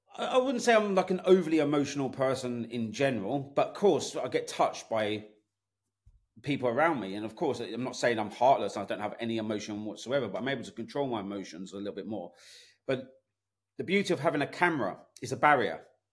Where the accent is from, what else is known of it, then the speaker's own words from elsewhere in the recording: United Kingdom; especially being British